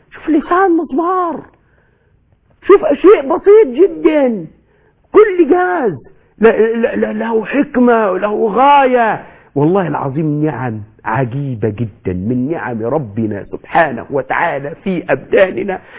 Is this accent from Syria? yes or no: no; Egypt; الناس لما عندنا في مصر يسموها ايه؟ بيسموها الشرقة